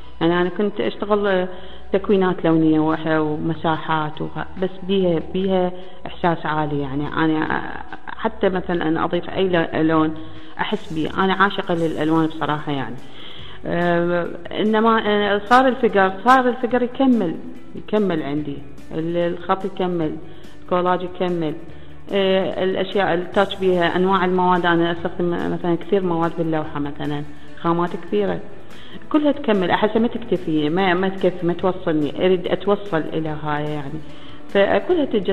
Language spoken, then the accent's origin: Arabic; Iraq; احنا كبيوت عراقية نحب النخلة موجودة ببيتنا دائما،